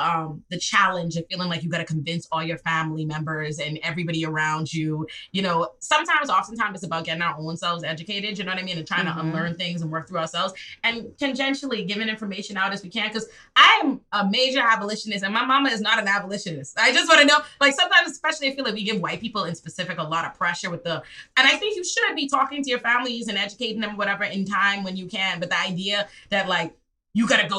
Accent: Bahamas; accent: Bahamian; I heard an accent, like I heard my own accent and I don't hear the Bahamian accent.

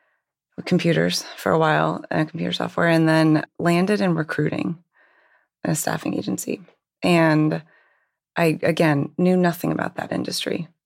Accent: Hershey, Pennsylvania, United States; I actually grew up in Hershey, Pennsylvania.

